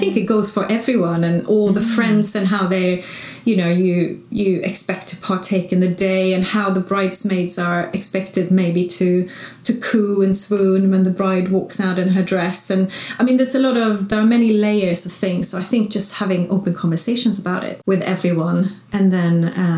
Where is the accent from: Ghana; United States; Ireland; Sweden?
Sweden; I'm from Sweden, so I've got my Swedish lot